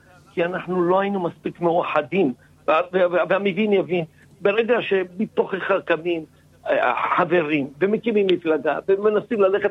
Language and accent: Hebrew; Northern District, Israel; אני בא מהצפון הרחוק